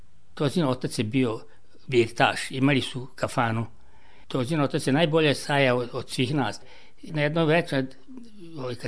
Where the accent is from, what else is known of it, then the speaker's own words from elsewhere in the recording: Novi Sad, Vojvodina, Serbia; Jedne strane je bila Salajka, s druge strane Podbara. Pa ja sam bio iz Podbare